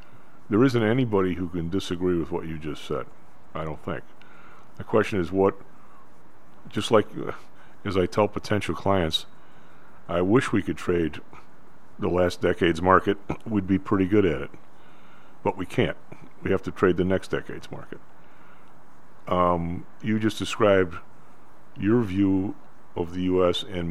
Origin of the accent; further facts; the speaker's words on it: Ireland; Where else am I going to go? I'm Irish.